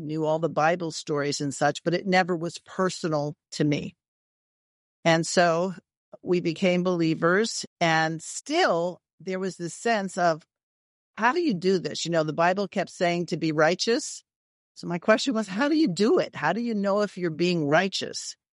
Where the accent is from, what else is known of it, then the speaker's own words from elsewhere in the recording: New York City, New York, United States; So I was raised on the East Coast in New York City. We're just outside New York City.